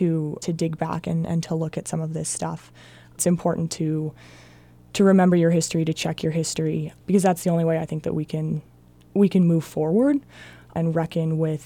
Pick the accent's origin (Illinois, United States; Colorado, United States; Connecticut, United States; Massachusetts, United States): Colorado, United States; Denver; I grew up in Colorado, I grew up in Denver, and I didn't even know that we had reservations in Colorado.